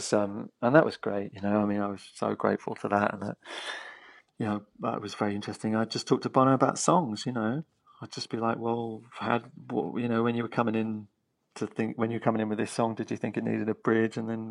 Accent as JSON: {"language": "English", "town": "Muswell Hill", "region": "London", "country": "United Kingdom", "tie": "born or raised there", "said": "because I grew up in Muswell Hill, you know, so."}